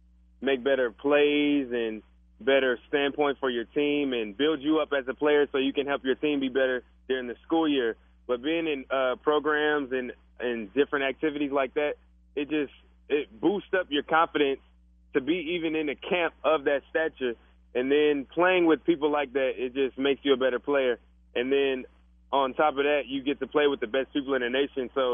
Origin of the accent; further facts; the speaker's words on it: Michigan, United States; I'm from Michigan.